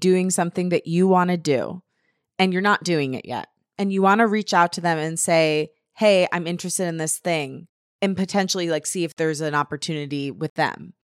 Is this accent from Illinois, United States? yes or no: no; Detroit, Michigan, United States; I was raised in Metro Detroit. I'm 100% Italian. I went to Michigan State University